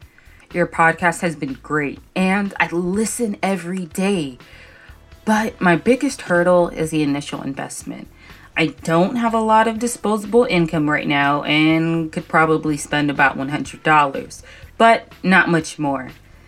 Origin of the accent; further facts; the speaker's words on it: Detroit, Michigan, United States; from Detroit.